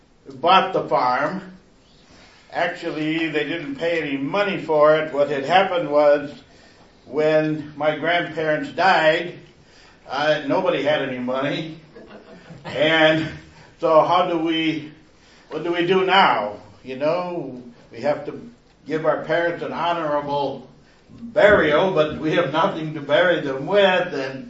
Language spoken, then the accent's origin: English; Michigan, United States; farm that I grew up on in Michigan had belonged to my grandmother.